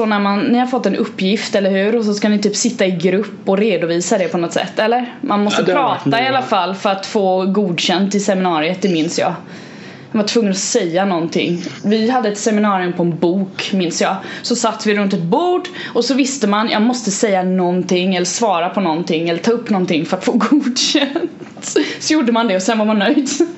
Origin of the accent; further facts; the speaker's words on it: Kalmar, Kalmar County, Sweden; accent: Kalmar dialect; Och då var ju jag tvungen att bara dra på min riktiga kalmare dialekt liksom